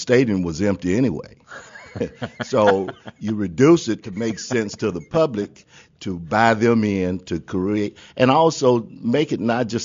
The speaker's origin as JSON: {"language": "English", "town": "Charlotte", "region": "North Carolina", "country": "United States", "tie": "born or raised there", "said": "I was born and raised here in Charlotte."}